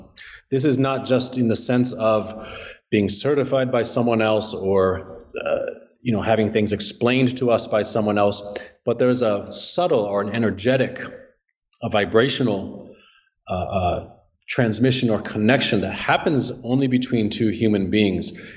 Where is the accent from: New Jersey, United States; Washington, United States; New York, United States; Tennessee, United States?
New Jersey, United States; now in Chicago, United States; New Jersey.